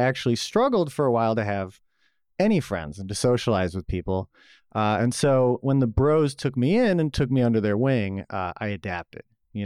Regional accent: Buffalo, New York, United States; born there; I was born in Buffalo, New York, the land of plenty.

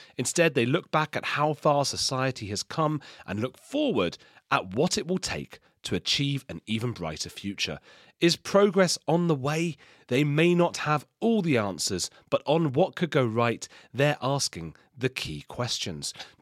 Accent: London, United Kingdom; I'm from London, you're from New York, we're both secular Jewish people.

